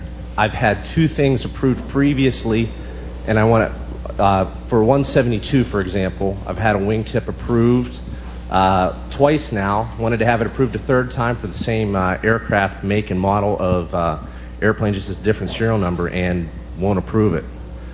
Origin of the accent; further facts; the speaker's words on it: Pittsburgh, Pennsylvania, United States; I'm from Pittsburgh, Pennsylvania.